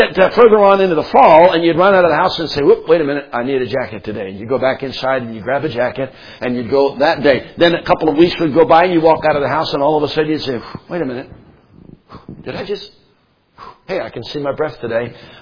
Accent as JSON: {"language": "English", "town": "Philadelphia", "region": "Pennsylvania", "country": "United States", "tie": "born or raised there", "said": "Where I grew up in Philadelphia in the United States on the East Coast, Mid-Atlantic region, it didn't get very cold until it got into October or November of the year."}